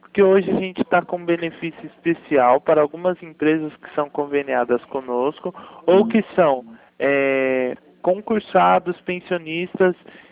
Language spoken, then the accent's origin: Portuguese; São Paulo, Brazil; Eu sou do estado de São Paulo, Paulo.